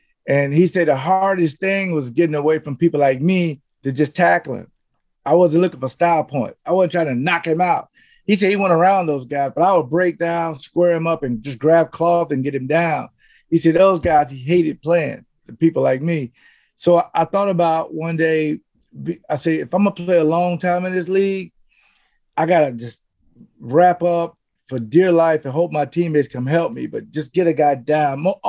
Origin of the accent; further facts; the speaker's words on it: the South, United States; I'm from the South.